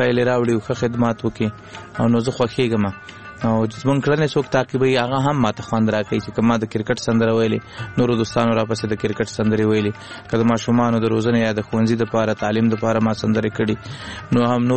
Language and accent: Pashto; Laghman, Afghanistan; also born or lived in Kunduz; زمونږ اصلا د لغمان ولایت یو بیا تلی کندوز ته د ناقلونو په دوره کې